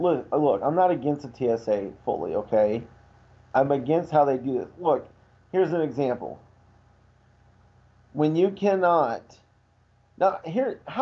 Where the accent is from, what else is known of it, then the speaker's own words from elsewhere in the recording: Ireland; I'm Irish, Josh. I'm Irish, so I can pick on myself.